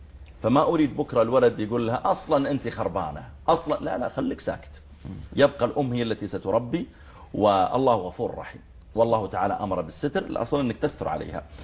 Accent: Saudi Arabia

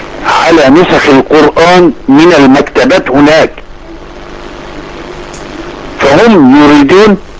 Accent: Dimo, Faiyum Governorate, Egypt; عن نفسي وعن أهل قريتنا الحبيبة دمو مسقط رأس شيخنا الجليل.

